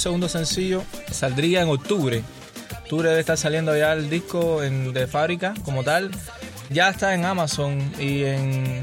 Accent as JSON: {"language": "Spanish", "region": "Havana", "country": "Cuba", "tie": "born or raised there", "also_born_or_lived": "Sancti Spíritus", "said": "yo nací en Santi Espíritu, que fui muy muy niño para La Habana a vivir a los 7 años, 7, 8."}